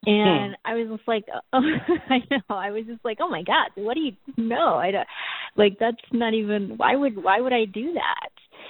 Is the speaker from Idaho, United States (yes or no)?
yes; Boise, Idaho, United States; also born or lived in South Korea; I was born in South Korea and then adopted as an infant. And I was raised in Boise, Idaho, actually, and which is a predominantly white community.